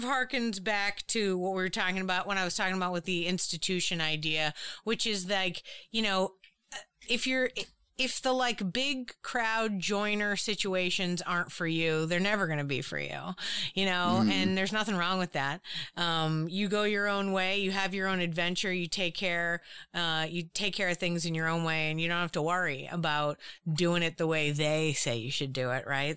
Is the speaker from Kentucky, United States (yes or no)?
no; Boston, Massachusetts, United States; now in New York City, United States; but I came from Boston, and now I live, and after college, I went straight to New York City.